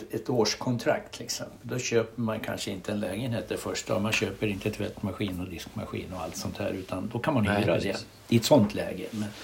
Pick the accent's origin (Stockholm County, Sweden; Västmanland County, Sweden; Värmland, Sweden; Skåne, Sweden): Västmanland County, Sweden; Västerås; Som du vet så vi är ju ur västeråsare, mormor och jag.